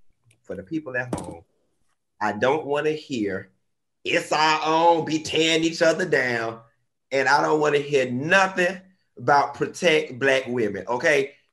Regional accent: Miami, Florida, United States; I'm from Miami, and the Haitian and the Jamaican ladies at the lounge, they be putting that bleach and stuff on their queen, looking like a damn glow worm.

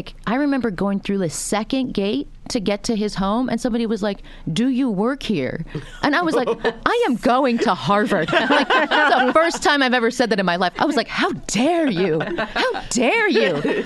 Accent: United Kingdom; born there; because I was born in Britain and my mom always talks about class

